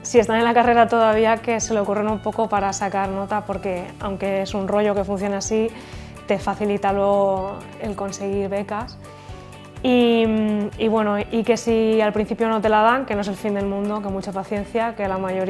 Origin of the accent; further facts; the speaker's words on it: Valencia, Valencian Community, Spain; Yo soy de aquí, de València, y he vivido siempre al lado del mar.